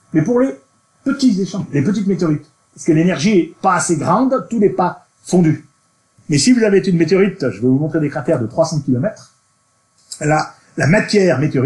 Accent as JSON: {"language": "French", "region": "Auvergne-Rhône-Alpes", "country": "France", "said": "Je suis auvergnat, je me permets d'accueillir les auvergnats."}